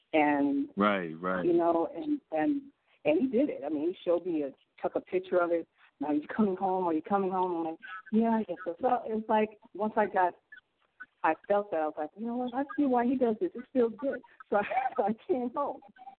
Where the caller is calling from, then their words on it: Illinois, United States; I'm calling from Illinois.